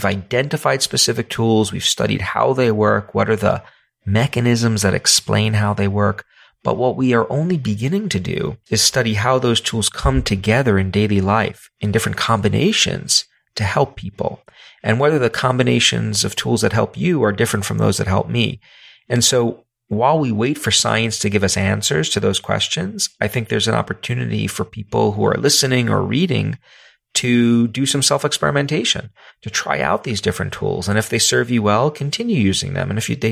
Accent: New York City, New York, United States; I'm a human being and I come from New York City.

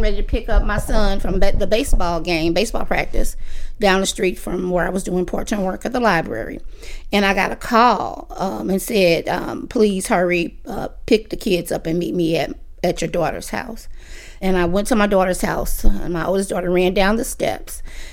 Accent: St. Louis, Missouri, United States; I grew up here in St. Louis, Missouri.

